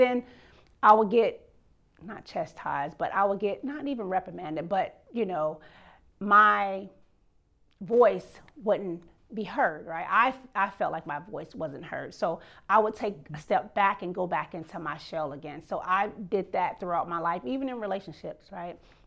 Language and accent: English; the South, United States; I grew up in the South, right?